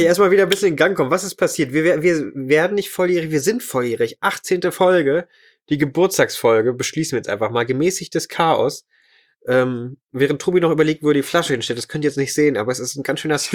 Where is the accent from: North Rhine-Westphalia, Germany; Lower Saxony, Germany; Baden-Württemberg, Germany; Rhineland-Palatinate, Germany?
Lower Saxony, Germany; Braunschweig; Ich komme aus Braunschweig oder aus der Nähe von Braunschweig